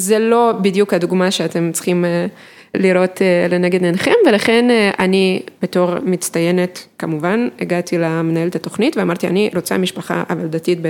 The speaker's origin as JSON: {"language": "Hebrew", "town": "Odesa", "region": "Odesa Oblast", "country": "Ukraine", "tie": "born or raised there", "lives_now": "Israel", "said": "אני נולדתי וגדלתי באודסה, שזאת עיר אחת היהודיות בעולם מחוץ לגבולות הקודש. ונולדתי למשפחה יהודית"}